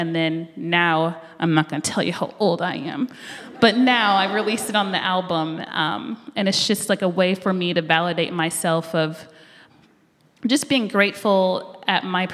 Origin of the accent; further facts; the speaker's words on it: Rolla, Missouri, United States; growing up in Rolla wasn't like I can just get access to that.